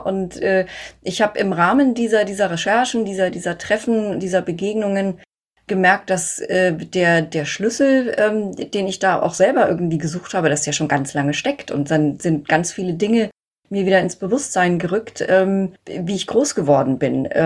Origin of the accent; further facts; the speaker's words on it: Bavaria, Germany; born there; also born or lived in Sweden; now in Lower Saxony, Germany; Ich bin in Unterfranken geboren, habe in Lüneburg studiert, bin dann in Niedersachsen hängen geblieben und hier wohne ich heute noch mit ein paar Aufenthalten im Ausland zwischendurch. Also ich habe eine ganze Weile in Schweden gelebt.